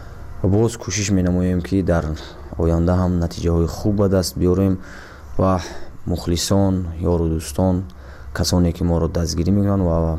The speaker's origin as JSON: {"language": "Persian", "town": "Vanj", "region": "Gorno-Badakhshan", "country": "Tajikistan", "tie": "born or raised there", "also_born_or_lived": "Dushanbe", "said": "من 1 ینوری 1993 در ناحیه ونج ولایت مقتدر کوهستان بدخشان در جماعت دیهات محمد لابلویف به دنیا آمدم"}